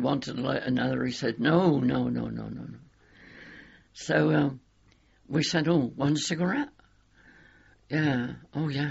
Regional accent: United Kingdom; And we said, no, we're British.

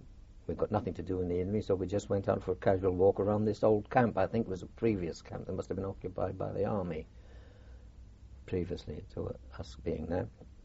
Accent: Wales, United Kingdom; born there; I was born in North Wales

